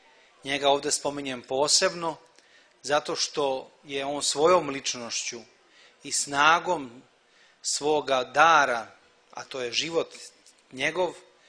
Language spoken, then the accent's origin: Serbian; Sremski Karlovci, Vojvodina, Serbia; Ja dolazim iz Sremskih Karlovaca, iz grada koji nema ni jedne kule.